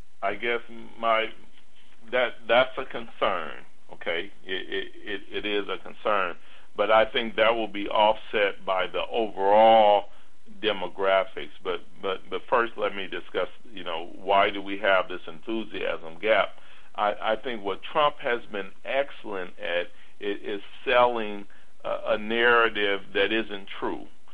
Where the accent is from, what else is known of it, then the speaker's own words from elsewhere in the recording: Indiana, United States; now in Alabama, United States; You know, I mentioned Indiana, I'm living in Alabama